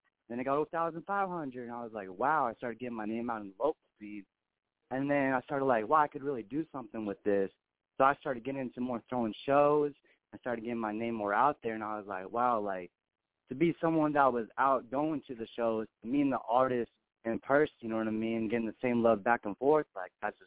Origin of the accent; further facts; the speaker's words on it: Lynnwood, Washington, United States; Man, I'm from the Linwood, Seattle, Washington area, my man. Pacific Northwest all day, you know?